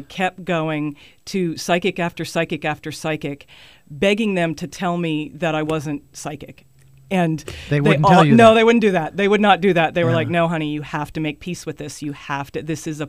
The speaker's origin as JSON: {"language": "English", "region": "the South", "country": "United States", "tie": "born or raised there", "said": "You know, I was raised in the South, where faith is a huge part of your life."}